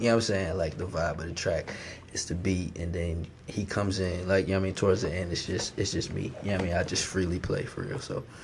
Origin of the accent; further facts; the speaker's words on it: Connecticut, United States; As you know, I'm from Connecticut, you know what I'm saying? I stay in VA now, but I'm still New England, you know what I'm saying? I'm still CT, I still got the CT in me, and Connecticut will always be home